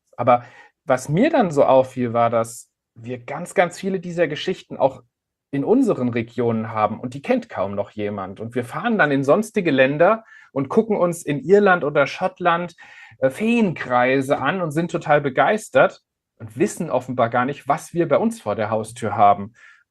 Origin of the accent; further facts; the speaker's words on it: Hesse, Germany; Ich bin in Mittelhessen aufgewachsen, nahe des Westerwaldes.